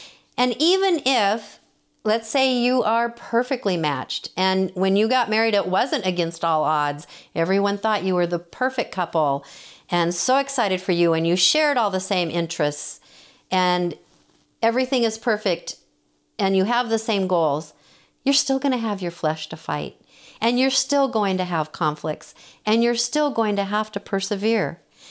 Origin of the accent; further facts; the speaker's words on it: Spokane, Washington, United States; also born or lived in Seattle; I was born in Spokane, but I lived in big cities like Seattle and Spokane, and I moved 6 times growing up.